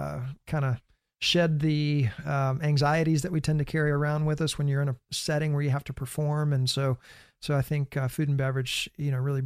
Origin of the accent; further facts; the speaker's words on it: Louisiana, United States; I didn't grow up in church culture. I grew up in Louisiana.